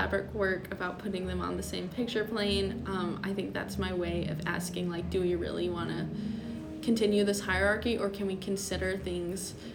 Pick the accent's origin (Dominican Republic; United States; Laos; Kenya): United States; Boone, North Carolina; born there; I was born in North Carolina, Boone, North Carolina, which is kind of underwater right now.